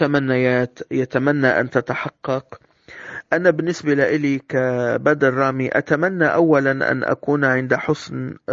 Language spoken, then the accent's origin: Arabic; Morocco; also born or lived in Syria; وما بنسى أيضا بلدي الثاني المغرب الحبيب، البلد اللي ولدت فيه ونشأت فيه ودرست فيه